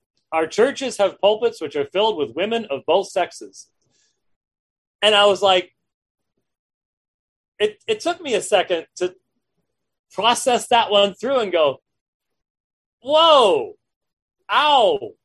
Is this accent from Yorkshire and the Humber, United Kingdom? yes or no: no; Scotland, United Kingdom; We're both Scottish too, which is sort of frightening.